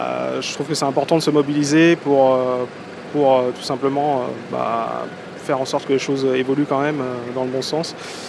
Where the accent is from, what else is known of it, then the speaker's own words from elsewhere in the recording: Normandy, France; donc j'ai 33 ans et donc je suis venu voter juste pour le deuxième tour parce que comme je suis de la Manche